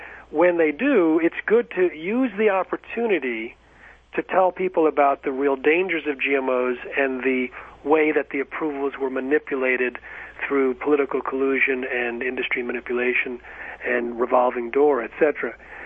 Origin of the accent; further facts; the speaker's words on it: New York, United States; In fact, I grew up in Westchester, so I'm happy to hear that he's voting in favor of right to know what's in our food.